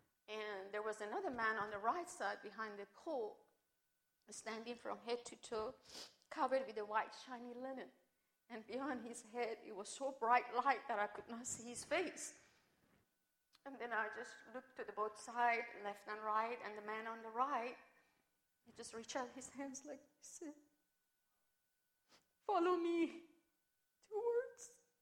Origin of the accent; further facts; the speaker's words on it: Iran; English is a second language; I was raised and born in Iran. It's a Muslim country